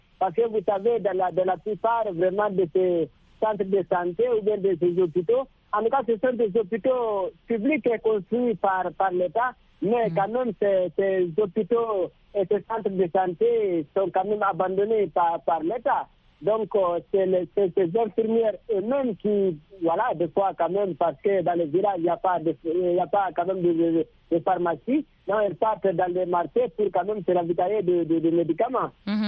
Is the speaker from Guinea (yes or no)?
yes; Guinea; now in Douala, Cameroon; je suis originaire de la Guinée, donc je vis à Douala, je connais que Douala, mais quand même, je connais mon pays